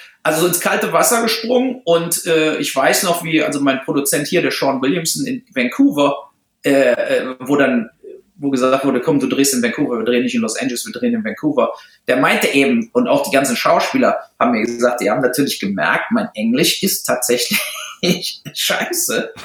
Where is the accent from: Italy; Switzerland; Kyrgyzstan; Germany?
Germany; accent: German; Mittlerweile spreche ich ja, glaube ich, sehr, sehr gut Englisch, aber natürlich bleibt immer mein deutscher Akzent. Und es ist eben auch wirklich meine zweite Sprache. Also auch, obwohl ich jetzt schon so lange hier lebe